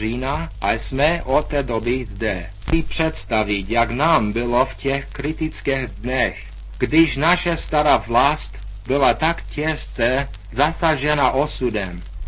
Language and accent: Czech; United States; Já jsem se naučil česky doma a nikdy jsem v Americe nechodil do české školy, což můžete poznat z mého dialektu.